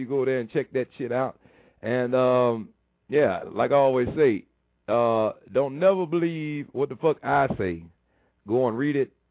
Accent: Tampa, Florida, United States; now in Reno, United States; Mail? Bitch, I'm from Tampa, Florida. What the hell am I getting mail in Reno for?

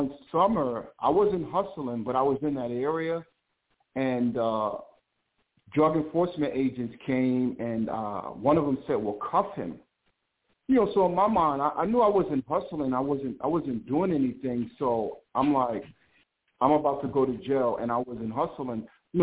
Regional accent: New York, United States; I was born in Harlem Hospital. My parents divorced when I was super younger, my brother and I. So my grandmother raised us out of St. Nicholas Houses in Harlem.

